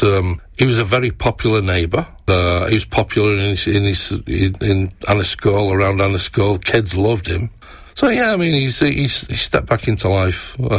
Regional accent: Manchester, North West England, United Kingdom; You know, I'm from Manchester.

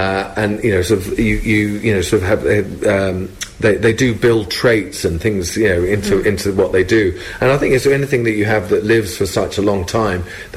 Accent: England, United Kingdom; So I'm obviously from England, and we have a slightly different rhyme, you know.

